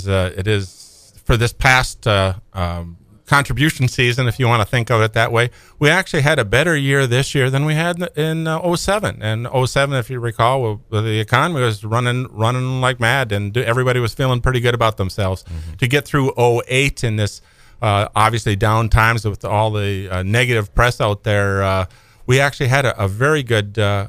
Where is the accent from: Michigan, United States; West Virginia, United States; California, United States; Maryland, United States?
Michigan, United States; Big Bay; I'm from Big Bay.